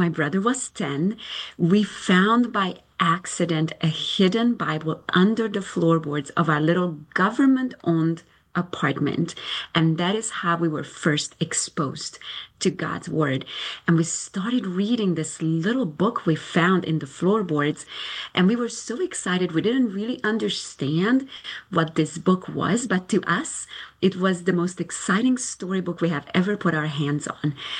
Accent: Romania; I grew up in Romania during the communism. So when I was born, it was already communism.

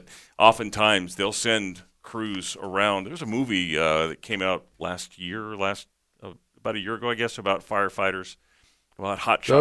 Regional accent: Santa Cruz, California, United States; I'm from Santa Cruz.

